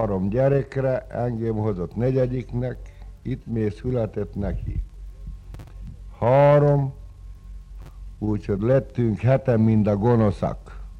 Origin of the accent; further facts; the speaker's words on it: Salgótarján, Nógrád, Hungary; Engem elvittek Salgótarjánba. A nagyapámnál nevelkedtem valamegyik.